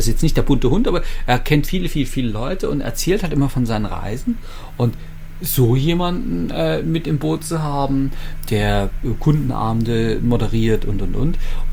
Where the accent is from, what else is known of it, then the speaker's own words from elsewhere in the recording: Leipzig, Saxony, Germany; Also meine Heimatstadt Leipzig, 650.000 Einwohner